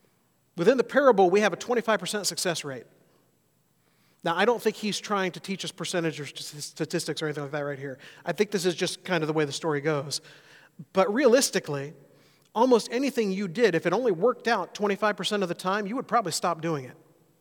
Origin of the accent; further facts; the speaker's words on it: Alabama, United States; I will have my confession now. I grew up in Alabama. I am an Alabama fan.